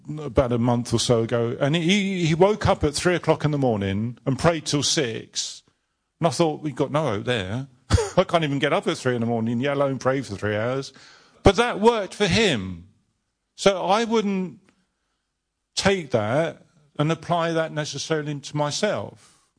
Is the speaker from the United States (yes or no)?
no; United Kingdom; Now, I know we're British.